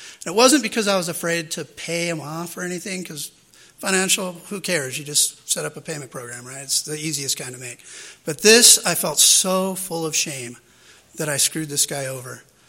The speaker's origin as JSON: {"language": "English", "town": "El Cajon", "region": "California", "country": "United States", "said": "I'm from El Cajon. Sorry. Our claim to fame is back in the 80s, we were the crystal meth capital of the world."}